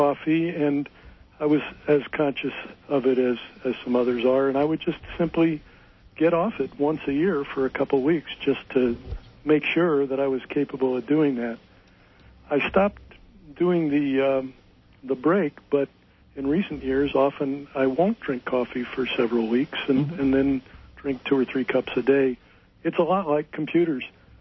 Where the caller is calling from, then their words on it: Santa Cruz, California, United States; from Santa Cruz.